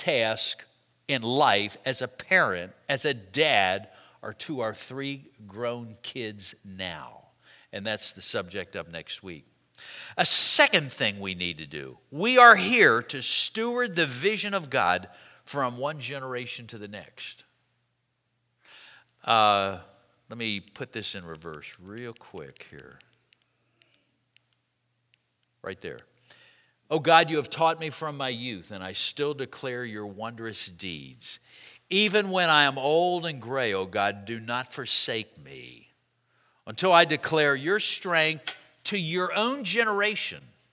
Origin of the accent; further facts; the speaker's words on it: Hershey, Pennsylvania, United States; now in Dallas, United States; I'm a Yankee. I hate to admit it. No, I'm proud to admit it. I'm from Hershey, Pennsylvania.